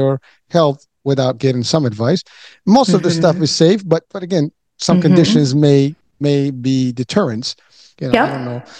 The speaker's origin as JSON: {"language": "English", "country": "Morocco", "said": "I'm originally from Morocco, and an exfoliation of the body is a weekly, you know, tradition. I mean, literally back home"}